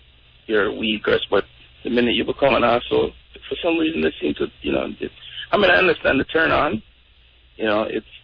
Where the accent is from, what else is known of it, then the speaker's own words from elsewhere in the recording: Jamaica; because you know, I'm from Jamaica, so your parents teach you how to cook, clean, iron, everything.